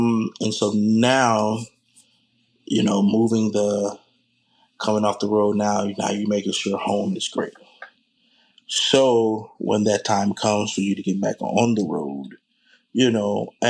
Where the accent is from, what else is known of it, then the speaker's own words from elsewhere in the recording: Pensacola, Florida, United States; the musical director at my church, Rye City Church here in my hometown, Pensacola